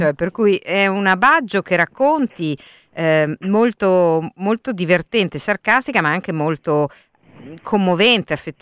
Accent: Milan, Lombardy, Italy; Vieni a Baggio se hai coraggio, così recita un adagio molto popolare dalle mie parti, e Baggio è il mio quartiere, estrema propaggine occidentale di Milano.

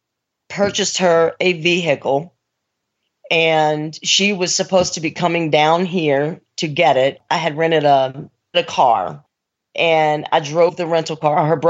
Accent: Louisiana, United States; I said, I'm from Louisiana. You know where I'm from.

